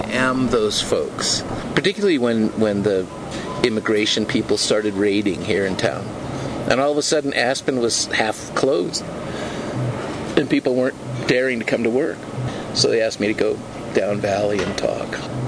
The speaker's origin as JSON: {"language": "English", "town": "Tijuana", "region": "Baja California", "country": "Mexico", "accent": "Tijuana", "said": "And I still had my Tijuana accent, you know."}